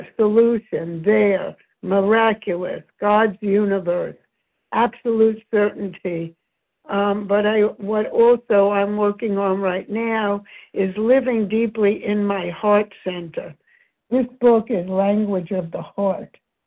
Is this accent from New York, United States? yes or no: yes; Brooklyn, New York, United States; I flashed on when I was a little girl and I grew up in Brooklyn. My mom and I would go downtown Brooklyn to this department store called Mays